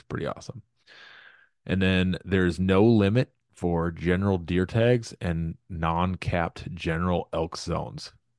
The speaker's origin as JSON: {"language": "English", "region": "South Dakota", "country": "United States", "tie": "born or raised there", "said": "South Dakota, yeah, it's my home state, so I'm going to be taking people, taking my boys."}